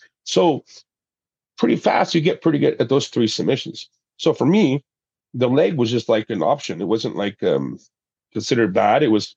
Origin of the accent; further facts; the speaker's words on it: Venezuela; also born or lived in Panama; I grew up in Venezuela and Panama. My dad was a Marine. I got a lot of fights just because I looked different. I didn't speak Spanish at the time.